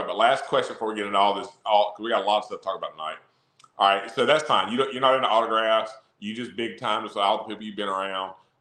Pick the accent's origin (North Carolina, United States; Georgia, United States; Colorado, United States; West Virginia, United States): Georgia, United States; Wrightsville; But growing up in Wrightsville, Washington County was just up the road from us.